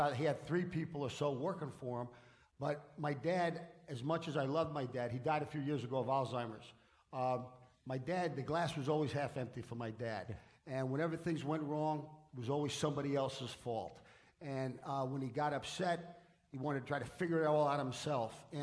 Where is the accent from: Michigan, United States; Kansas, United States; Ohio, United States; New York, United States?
New York, United States; We grew up in the Dyckman Street section in New York, which is a gang area.